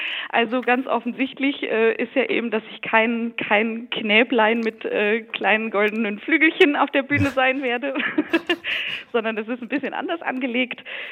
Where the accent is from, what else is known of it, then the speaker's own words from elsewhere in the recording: Germany; Ich bin gebürtig Deutsche, aber bin auch halbe Irin. Also meine Mutter kommt aus Irland. Und habe bis vor einigen Wochen noch in Amsterdam an einer Opernakademie studiert